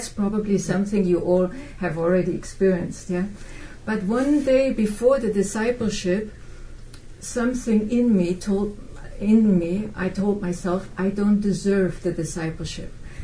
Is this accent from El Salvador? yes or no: no; northern Italy, Italy; I'm from North Italy